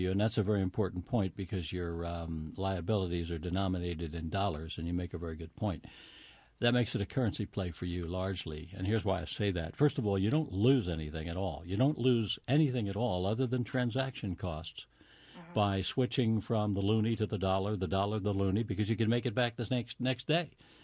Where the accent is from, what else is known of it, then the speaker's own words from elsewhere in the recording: United States; as an American, my liabilities are in America. I don't have any plans to live in Canada.